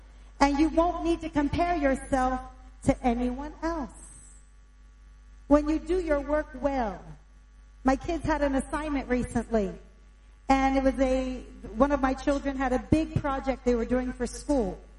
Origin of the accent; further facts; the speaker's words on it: United States; I'm an American. Like, I didn't even know how to stand tall until I got here.